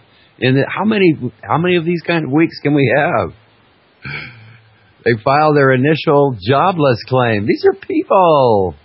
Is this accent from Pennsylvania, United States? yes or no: no; Alaska, United States; You know, that's twice as big as the town I grew up in Alaska.